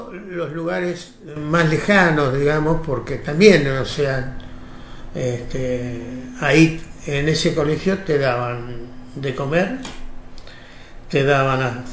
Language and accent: Spanish; Buenos Aires, Argentina; born there; Nací en Buenos Aires.